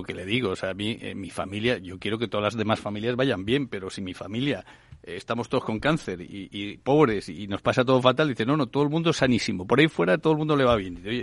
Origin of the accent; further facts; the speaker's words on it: Asturias, Spain; born there; Yo soy asturiano de nacimiento, es la primera región que se queda sin población.